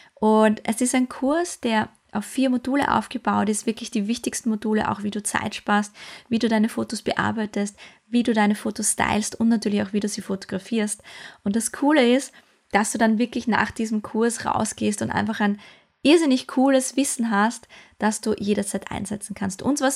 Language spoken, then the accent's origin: German; Austria; Bei uns in Österreich ist ja morgen Feiertag.